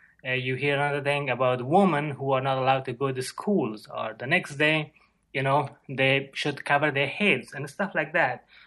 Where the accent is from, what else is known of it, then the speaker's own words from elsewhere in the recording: Kabul, Afghanistan; growing up in Kabul and seeing what the Taliban did